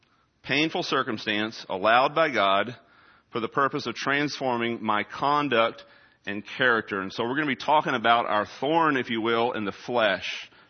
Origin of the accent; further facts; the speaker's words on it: Texas, United States; even though I am from Texas.